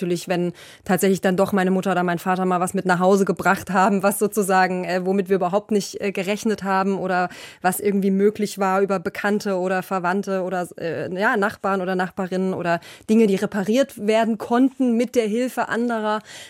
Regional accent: East Germany, Germany; moved away; Also wenn man so als Ossi 1990 auf die Schwäbische Alb kommt

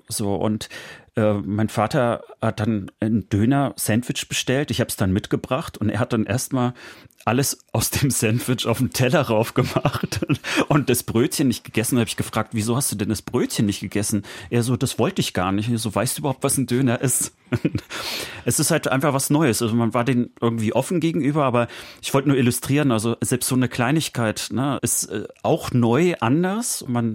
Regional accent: Rostock, Mecklenburg-Vorpommern, Germany; So, also ich schäme mich auch dafür als Rostocker

